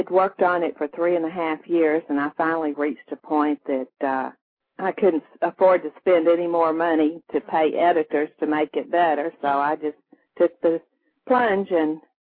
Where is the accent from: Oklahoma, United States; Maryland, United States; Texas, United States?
Texas, United States; So you see, I mean, injustice isn't just limited to Alabama. It's in my home state.